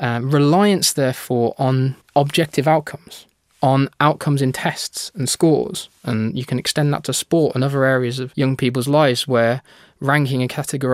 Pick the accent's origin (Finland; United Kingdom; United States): United Kingdom; now in Canada; And we're beginning to see similar trends emerge across Canada and in my home country, the United Kingdom.